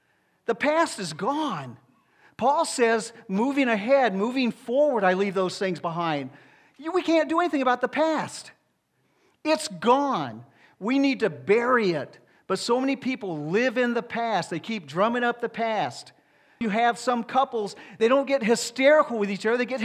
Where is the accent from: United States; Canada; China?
United States; Deep South; I grew up in the Deep South, back during a time where it was a really bad time between the blacks and the whites.